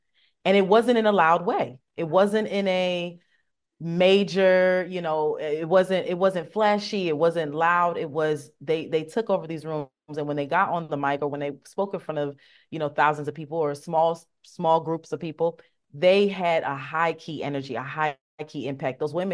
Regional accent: Philadelphia, Pennsylvania, United States; but I'm from Philadelphia, but I have a Southern grandmother from North Carolina.

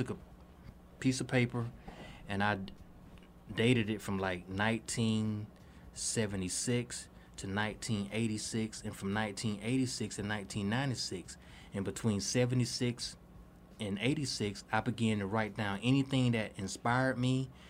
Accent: the South, United States; what me growing up in the South, looking at how people let go and let God

